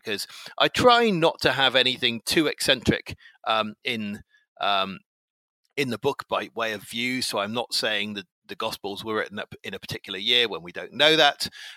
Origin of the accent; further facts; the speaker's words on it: England, United Kingdom; I'm 48 and I'm English